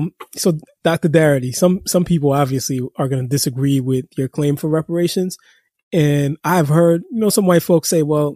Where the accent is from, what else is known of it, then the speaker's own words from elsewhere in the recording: Haiti; now in United States; I myself am a recent immigrant of the United States, and I come from Haiti.